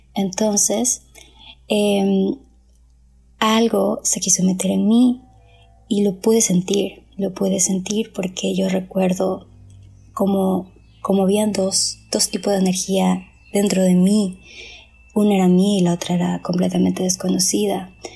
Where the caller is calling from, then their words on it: Ecuador; de Ecuador y bueno, primero que nada, quiero decirte que muchas gracias